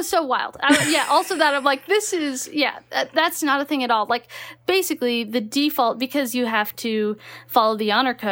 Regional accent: Texas, United States; born or raised there

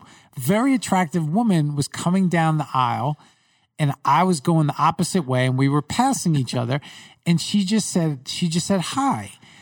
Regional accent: New York, United States; Growing up in New York, it's like, you're weird if you say.

